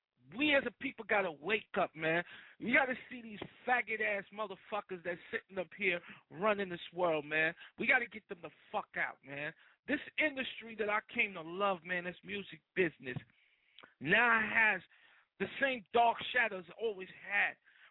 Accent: New York, United States; also born or lived in California; I'm from New York. I'm from Cali. My birthright is in Jamaica. I lived in New York. Love New York, but I love the West more.

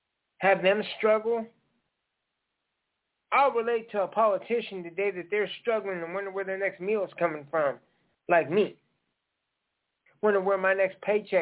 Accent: Indiana, United States; I'm from Indiana, and one of the biggest things is this movie called Hoosiers.

